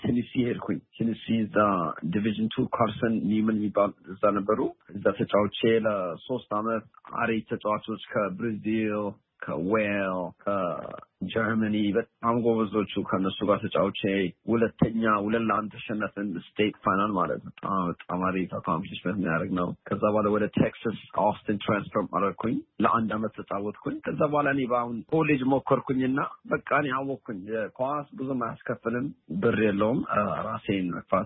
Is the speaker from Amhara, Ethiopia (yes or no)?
no; Addis Ababa, Ethiopia; also born or lived in Arba Minch; now in United States; ያደኩት የተወለድኩት ቦታው አርባ ምንጭ ነው። ከአርባ ምንጭ ወደ አዲስ አበባ 7 ወይ 6 ወደዛ መጣልና ከአዲስ አበባ እዛ ነው በቃ ያደኩት። ብዙ ትምህርት ቤት የሄድኩት እዛ አካባቢ ነው። እና … ከአዲስ አበባ እና ከአርባ ምንጭ።